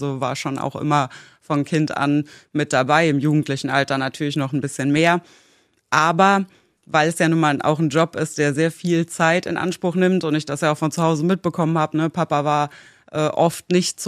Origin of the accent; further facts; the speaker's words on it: Andernach, Rhineland-Palatinate, Germany; ich komme aus Andernach. Das ist eine Kleinstadt auch direkt am Rhein. Bin da auch geboren, also schon immer als Landei groß geworden, im Gegensatz zu dir. Ja, bin auf dem elterlichen Betrieb groß geworden.